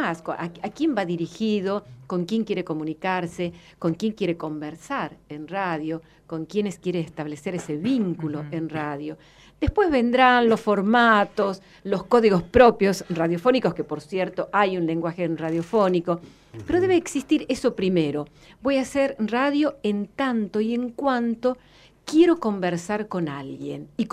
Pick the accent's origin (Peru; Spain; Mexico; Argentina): Argentina; Santiago del Estero; accent: Santiago del Estero; Entonces, mi tonada santiagueña quedó...